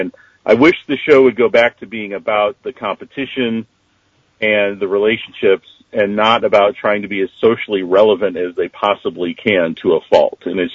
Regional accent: Midwest, United States; I will say, as a native Midwesterner, uh-huh. I'm offended when you don't say guys.

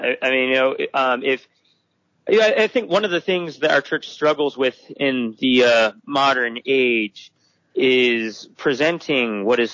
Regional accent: Portland, Oregon, United States; I grew up Catholic in Portland, Oregon, part of the country that, you know, I noticed often really struggled to understand the tenets of Catholicism.

